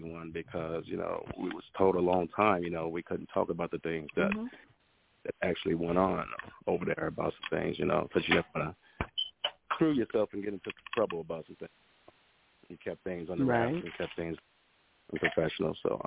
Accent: Chicago, Illinois, United States; Born and raised in Chicago, Illinois.

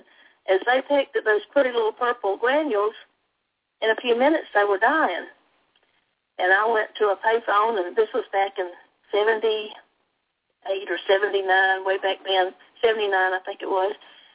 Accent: Salem, Florida, United States; I grew up here in Taylor County, Florida, on a farm near Perry, Florida, well, actually Salem, Florida, which is just a little tiny place that had a elementary school and a post office and a couple little stores.

